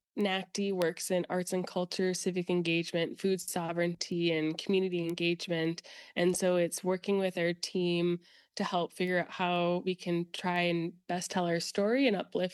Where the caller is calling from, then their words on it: St. Paul, Minnesota, United States; I'm Dakota, enrolled in Sisseton Wahpeton Oyate, and I am speaking from St. Paul, Minnesota.